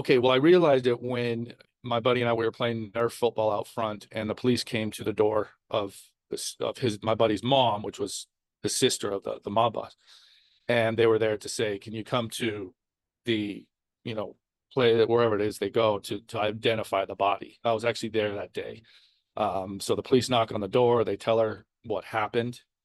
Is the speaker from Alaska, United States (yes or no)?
no; Las Vegas, Nevada, United States; So I grew up in Vegas.